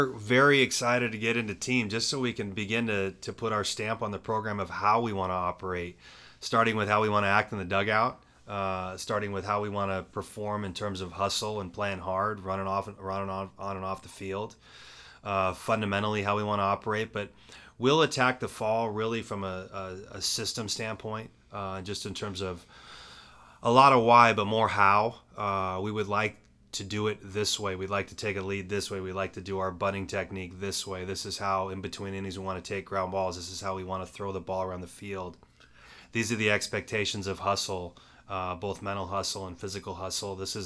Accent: Temecula, California, United States; I grew up watching Wichita State on ESPN, and I grew up on the West Coast in Temecula and Southern California, and really it was Cal State Fullerton.

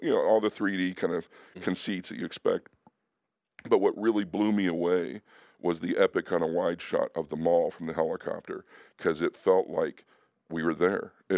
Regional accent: New Jersey, United States; But you know, I was raised in Jersey, so we use profanity as as adjectives.

